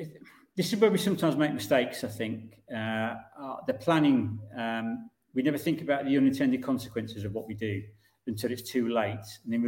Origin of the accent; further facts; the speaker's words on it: Morecambe, North West England, United Kingdom; accent: northern; I'm from Lancashire originally, a seaside town called Morecambe, which very, very, very few people bother going to now. But I do have fond memories of it because, you know, I grew up in the 80s.